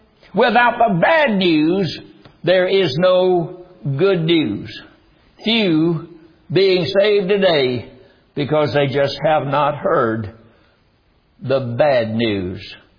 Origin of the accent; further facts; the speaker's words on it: North Carolina, United States; now in Texas, United States; I was raised in North Carolina, first 20 years of my life. And I have seen things there that I've never seen since I came to Texas.